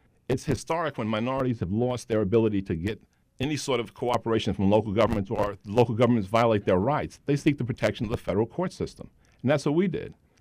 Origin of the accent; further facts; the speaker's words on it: Birmingham, Alabama, United States; because we came from Birmingham, Alabama, and it's very important that people understand that the opportunities that we had here were not available to people in Birmingham